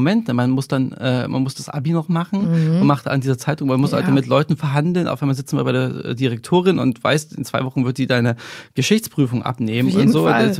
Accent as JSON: {"language": "German", "country": "Germany", "tie": "born or raised there", "said": "Ich bin in der DDR aufgewachsen"}